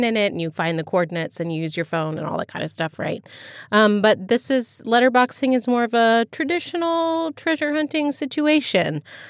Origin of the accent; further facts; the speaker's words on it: Dayton, Ohio, United States; You know where I grew up in Dartmoor. Just outside of Dayton, Ohio.